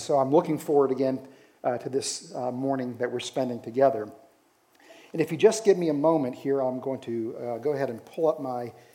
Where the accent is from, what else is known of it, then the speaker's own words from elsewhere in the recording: West Virginia, United States; Now, I grew up in West Virginia, and I know what grits are